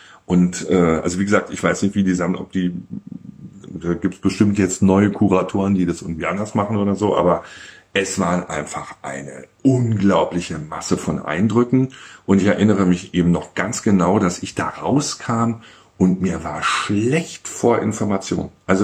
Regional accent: Berlin, Germany; Ich bin also in West-Berlin zur Schule gegangen

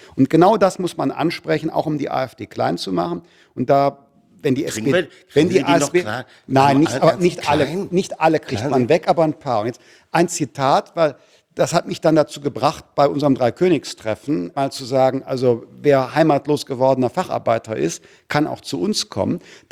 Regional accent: Rhineland, Germany; Ich komme aus dem Rheinland

